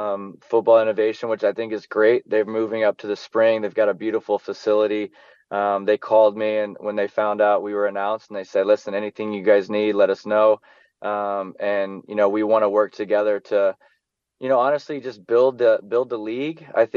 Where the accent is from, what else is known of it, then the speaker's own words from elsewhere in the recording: Houston, Texas, United States; give them the opportunities that we had growing up in the Houston area.